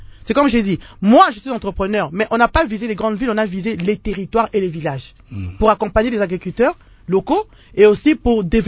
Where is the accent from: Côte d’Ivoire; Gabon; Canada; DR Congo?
DR Congo; chez nous, en République démocratique du Congo.